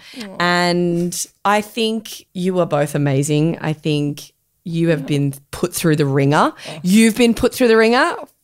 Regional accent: England, United Kingdom; Like, I'm English. My mum and dad were like, you're an English rose, and I hold like the rose colour. I'm just English, like just deathly white.

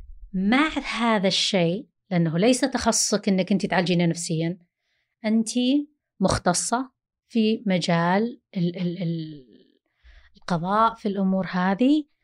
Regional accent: Saudi Arabia; احنا كسعودية عندنا الـ الـ الـ الـ الأم البديلة أحيانا تكون غير مستقرة

